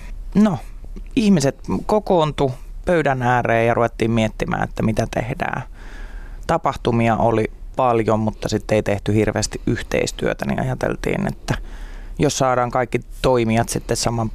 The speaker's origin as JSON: {"language": "Finnish", "town": "Joensuu", "region": "North Karelia", "country": "Finland", "said": "koska Joensuusta olen lähtöisin"}